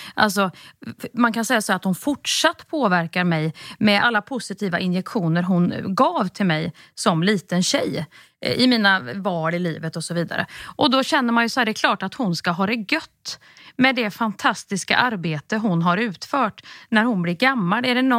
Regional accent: Värmland, Sweden; jag är från Värmland, så jag kramar allihop

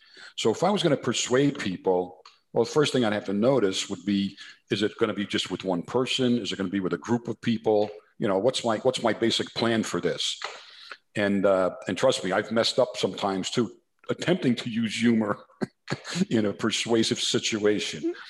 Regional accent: New Jersey, United States; accent: New Jersey; try to, change my New Jersey accent and all these things.

